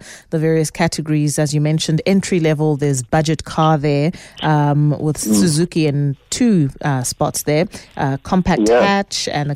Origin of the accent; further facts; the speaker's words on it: South Africa; But of course, we are incredibly brand loyal as South African motorists.